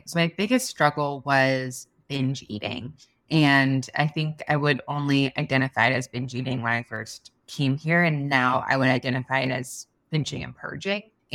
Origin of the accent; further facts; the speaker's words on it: New Orleans, Louisiana, United States; I guess something important would be I'm from New Orleans.